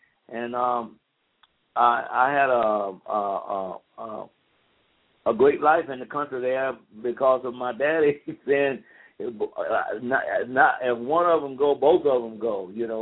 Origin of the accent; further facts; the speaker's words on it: Waskom, Texas, United States; also born or lived in Houston; we moved from Wascom, Texas, which is down 25 miles into Texas, near Louisiana, Shreveport, Louisiana, between Marshall, Texas. And Shreveport is this little town called Wascom, and that's where I come from. And we moved to Texas, to Houston.